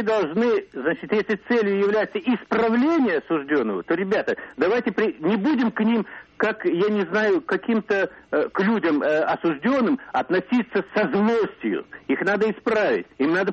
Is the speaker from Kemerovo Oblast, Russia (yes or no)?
no; Moscow, Russia; я из Москвы.